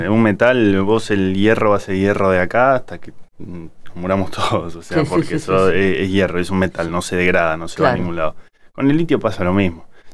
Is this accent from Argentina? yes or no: yes; Córdoba, Argentina; Nosotros, por ejemplo, yo vengo de Córdoba. Yo soy oriundo de un pueblito de Córdoba.